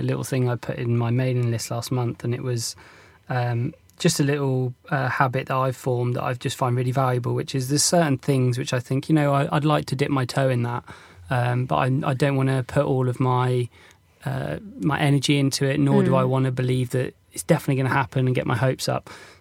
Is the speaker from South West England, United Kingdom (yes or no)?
yes; South West England, United Kingdom; I noticed this when I was growing up in North Devon.